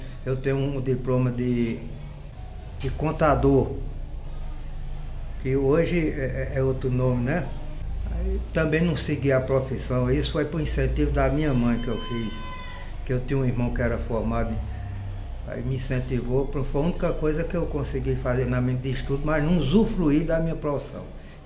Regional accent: Rio de Janeiro, Brazil; Aí quando eu tive 8, 9 anos, ela conseguiu os filhos de retorno, aí fomos todos morar no Rio. Aí minha infância no Rio já foi outra

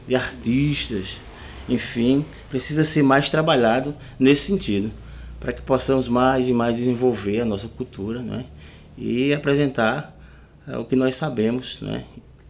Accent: Cabaceiras, Paraíba, Brazil; Cabaceiras é uma cidade pacata, né? Humilde, um povo hospitaleiro, né? Onde nasci e estou me criando, né? Desde 1968, 19 de março de 68, nasci nessa comunidade maravilhosa chamada Cabaceiras

